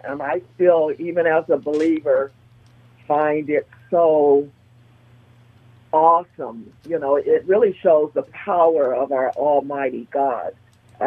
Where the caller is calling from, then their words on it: North Hollywood, California, United States; Yes, I can. I'm from North Hollywood.